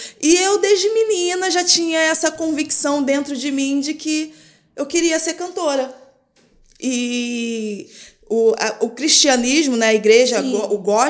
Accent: Rio de Janeiro, Brazil; eu fui nascida em comunidade, eu sou cria da Vila Cruzeiro, do Complexo da Penha

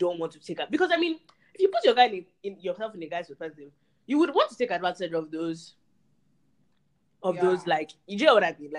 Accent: Nigeria; growing up in Nigeria, I can count on my hand the number of people that I've seen and like been close to and seen their relationships

